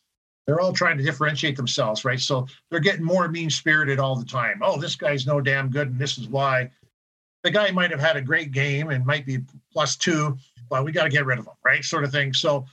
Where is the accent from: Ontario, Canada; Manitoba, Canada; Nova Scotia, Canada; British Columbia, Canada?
Ontario, Canada; Newmarket; I grew up in Newmarket, more or less.